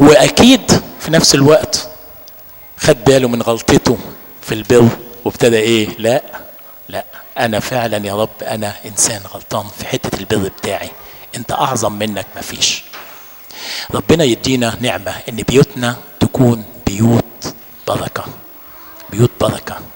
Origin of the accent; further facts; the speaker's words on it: Egypt; احنا كشعب مصري صعب قوي ان انا اقول اسف